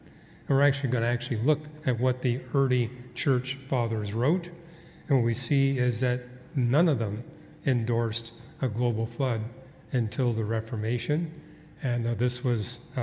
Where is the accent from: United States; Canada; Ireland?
Canada; Quebec; born there; I mean, I was born in Canada, in Quebec.